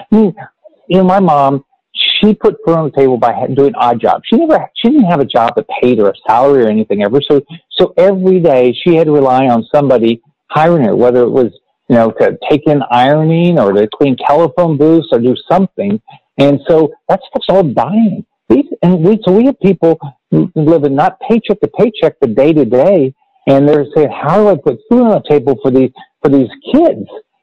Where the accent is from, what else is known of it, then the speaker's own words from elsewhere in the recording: Illinois, United States; So I think I told you, I was born in Illinois. I lived in public housing there, and I don't know my dad, but I had a wonderful mom